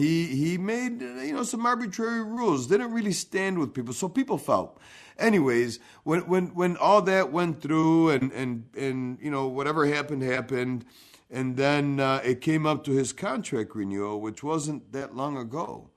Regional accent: United States; That's the reason why I love being an American.

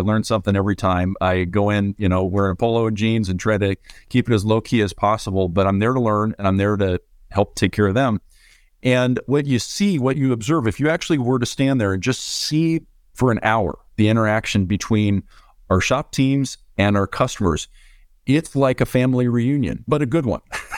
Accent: San Francisco, California, United States; born there; I was born in San Francisco. I'm a West Coast guy.

